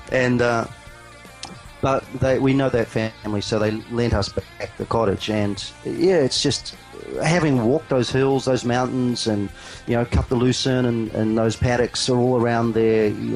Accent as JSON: {"language": "English", "country": "New Zealand", "tie": "born or raised there", "said": "I went home to where I grew up in New Zealand, and the cottage is an 1860s old stone cottage that my great-great-grandfather built."}